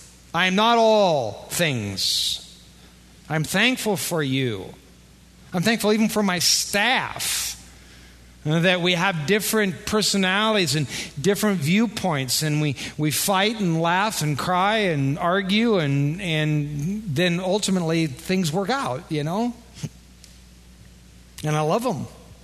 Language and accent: English; Iowa, United States; And again, I'm from Iowa. We don't look for demons under every rock